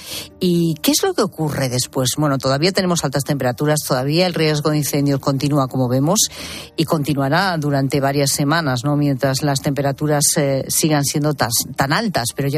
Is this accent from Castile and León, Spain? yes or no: yes; Castile and León, Spain; la que yo conozco mejor porque es mi tierra, es la Sierra de la Culebra.